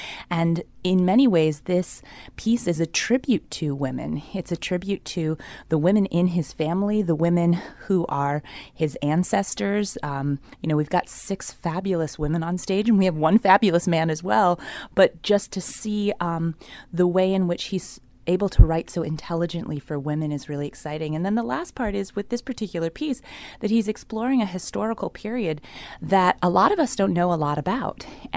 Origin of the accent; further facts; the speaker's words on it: St. Croix, U.S. Virgin Islands; born there